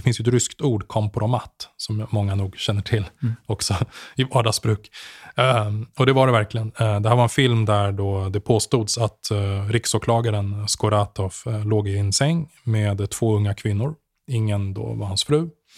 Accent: Sweden; Jag kom ju från Sverige, liksom folkhems Sverige, Palmes Sverige, det var det jag hade sett.

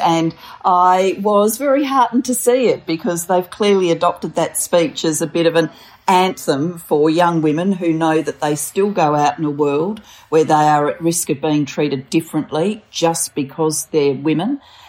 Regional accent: Australia; And so I grew up in Australia in a home where politics was discussed.

